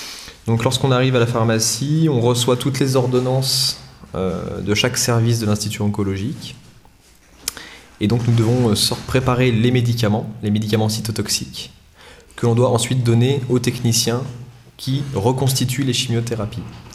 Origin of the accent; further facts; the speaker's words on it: France; quand on lit le roumain, ça, on arrive, en tant que français, on arrive à comprendre